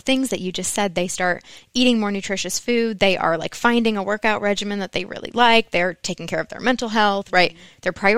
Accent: Connecticut, United States; moved away as an adult; now in Texas, United States; I am originally from Connecticut. I came down to Texas thinking I wanted to be a chemical engineer in college.

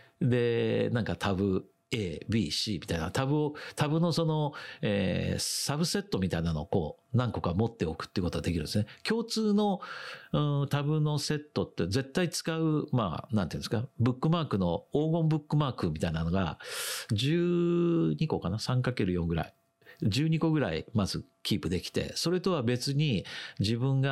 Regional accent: Himeji, Hyogo, Japan; さて次私の地元の姫路を友達とドローンで遊びましょう

